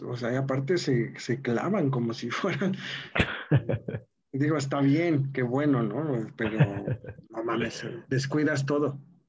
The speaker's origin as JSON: {"language": "Spanish", "region": "Mexico City", "country": "Mexico", "said": "a pesar de que yo en mi faceta de que soy chilango"}